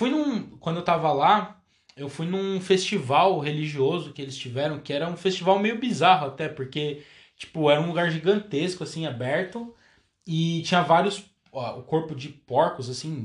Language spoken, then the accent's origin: Portuguese; Brazil; A gente, como brasileiro, né? A gente tem essa cultura de ser mais.